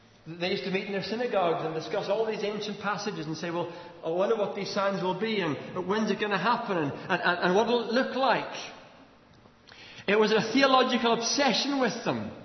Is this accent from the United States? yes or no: no; Ireland; When I speak French, people in France know that I'm Irish. Or when I speak Spanish, the Spaniards know I'm Irish, because my accent comes across in the way I speak the language.